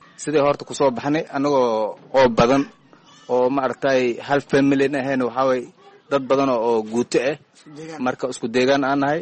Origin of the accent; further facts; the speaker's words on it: Bardheere, Gedo, Somalia; moved away; waxaan ka soo qaxnay bar dheera tuuladeeda meel la dhahay warharan